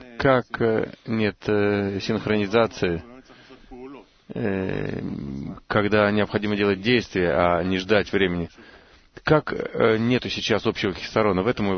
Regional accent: Southern District, Israel; Я из Негева.

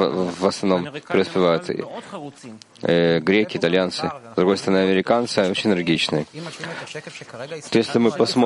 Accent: Russia; now in Israel; Я приехал из страны, из России

